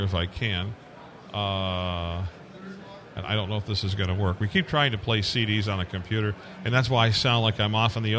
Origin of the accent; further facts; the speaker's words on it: Detroit, Michigan, United States; I'm originally from the Detroit area.